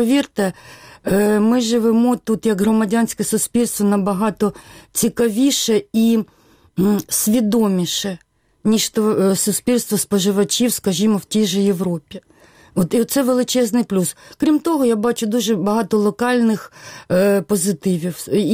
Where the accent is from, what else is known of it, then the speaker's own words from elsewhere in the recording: Donbas, Ukraine; я, скажімо, уродженка Донбасу, я знаю, що шахтарі завжди заробляли набагато більше, ніж мої батьки-лікарі.